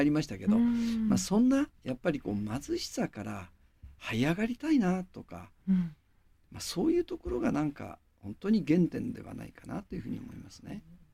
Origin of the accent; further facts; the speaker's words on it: Hakodate, Hokkaido, Japan; born there; 北海道の函館で生まれて、私は父親が養子、母親が養女、この2人から生まれて